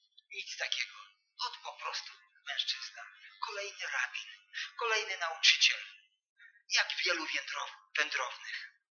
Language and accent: Polish; Wrocław, Lower Silesian Voivodeship, Poland; Pochodzę z Wrocławia.